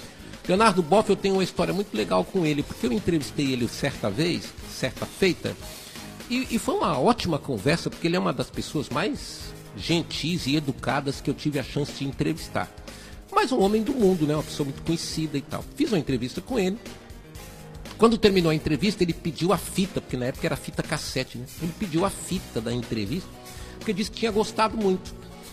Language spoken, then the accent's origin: Portuguese; Bagé, Rio Grande do Sul, Brazil; Isso é a cara da minha juventude em Bagé no ano de 1981.